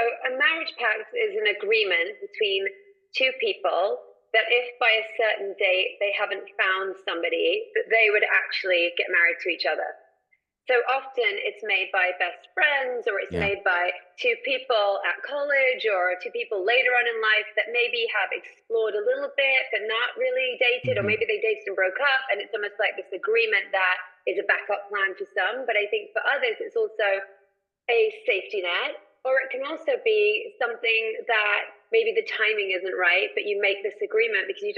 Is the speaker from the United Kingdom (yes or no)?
yes; England, United Kingdom; now in United States; I'm from England originally, but I've been in the States. I'm actually a citizen now, so I'm actually American.